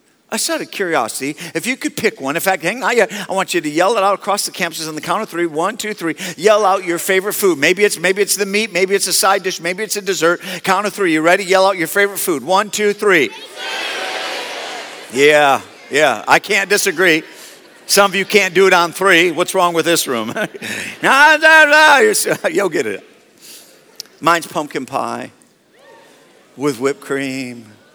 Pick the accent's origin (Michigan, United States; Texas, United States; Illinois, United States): Michigan, United States; Love the fact that I grew up in Michigan and that the Detroit Lions play every year on Thanksgiving